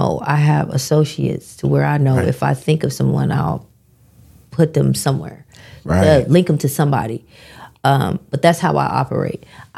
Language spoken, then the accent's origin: English; Seattle, Washington, United States; I'm from Seattle.